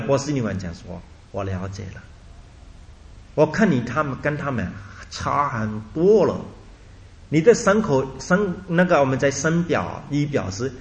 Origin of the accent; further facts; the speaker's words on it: Myanmar; 我们缅甸人的兄弟